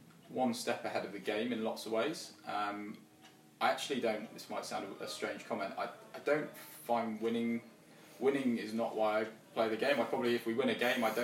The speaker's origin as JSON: {"language": "English", "region": "South West England", "country": "United Kingdom", "lives_now": "Wales, United Kingdom", "said": "not a Welshman by heart. Adopted Welshman. I'm from Devon originally"}